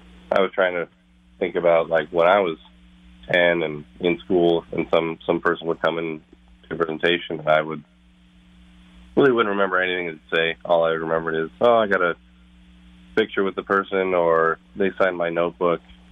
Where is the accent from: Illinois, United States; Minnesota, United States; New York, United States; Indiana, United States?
Minnesota, United States; also born or lived in Finland; I wrote a hockey memoir last year that was on my career, kind of growing up in Minnesota, and obviously I played in Finland after college, so I had a windy road.